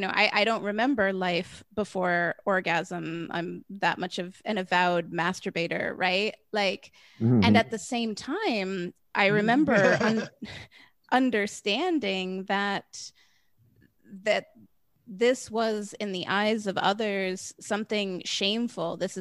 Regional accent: United States; I grew up in the United States.

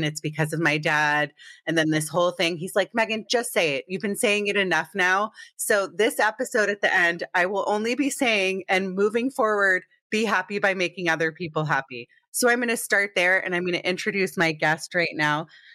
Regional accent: United States; I'm an East Coaster originally from outside of Washington, D.C.

